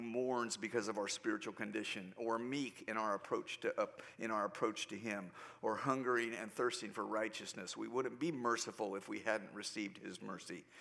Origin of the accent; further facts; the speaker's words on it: United States; And I'm thankful that I'm an American and who I am